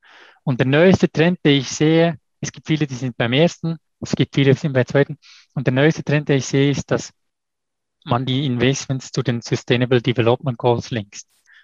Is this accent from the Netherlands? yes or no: no; Switzerland; als Schweizer oder als Schweizer Unternehmen, wir sind in den Kinderschuhen